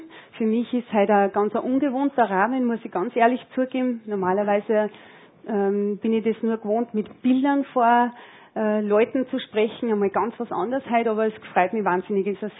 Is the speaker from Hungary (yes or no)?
no; Spital am Pyhrn, Upper Austria, Austria; bin ich aus Spital am Bürn. Also gerade an der Grenze zur Steiermark aufgewachsen. Ich komme aus einer sehr großen Familie. Ich habe 5 Geschwister, 3 Brüder und 2 Schwestern